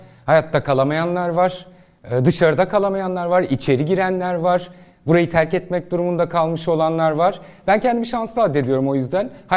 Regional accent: Ankara, Turkey; Ben Ankara'da doğdum, büyüdüm. Tabii. Ankara'da doğdum, büyüdüm. Ve mesleğe ilk Ankara'da başladım. Muhabirlik yaptım 10-12 yıl Ankara'da. Adım adım bütün sokaklarını gezdim.

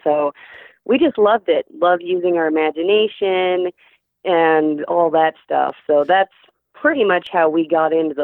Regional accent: Arizona, United States; But we grew up in Arizona. We still live here in Hades.

